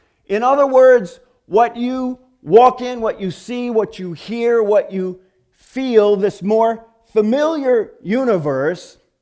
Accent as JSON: {"language": "English", "region": "Michigan", "country": "United States", "moved": "as an adult", "said": "When I first moved here about 30 years ago, people used to find out that I was from Michigan, and they thought, that's weird."}